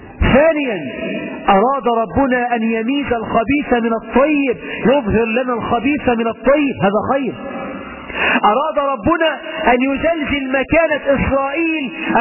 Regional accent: Egypt; اللهم اجعل بلدنا مصر آمنة مطمئنة رخاء سخاء وسائر بلاد المسلمين.

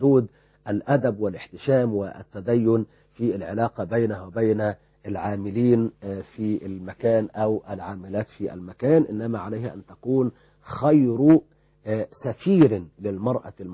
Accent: Egypt

